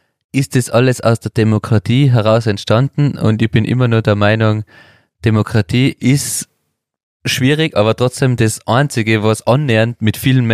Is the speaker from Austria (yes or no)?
yes; Austria; wie wir als Österreicher